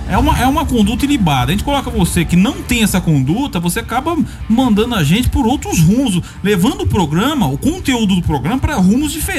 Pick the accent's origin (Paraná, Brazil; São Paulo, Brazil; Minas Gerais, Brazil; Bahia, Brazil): Paraná, Brazil; Londrina; É que eu moro em Sertanópolis, eu sou de Londrina, moro em Londrina, mas minha mãe é de Sertanópolis